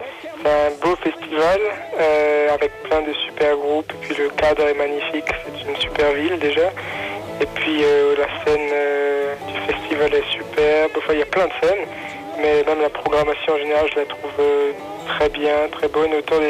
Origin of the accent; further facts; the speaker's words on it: Mulhouse, Grand Est, France; born there; now in Rennes, France; Non, suis alsacien d'origine, je suis né à Mulhouse.